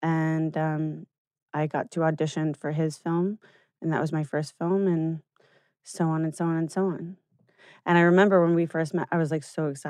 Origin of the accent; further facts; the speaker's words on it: Nebraska, United States; I mean, growing up in Nebraska, I was always very artistic